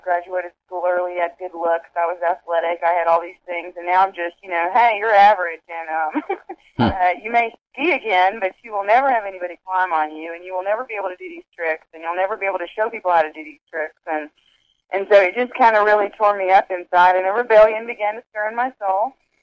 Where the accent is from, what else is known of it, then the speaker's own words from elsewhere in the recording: Alabama, United States; I grew up in the South, in the southern United States, in Alabama, to a Christian parent.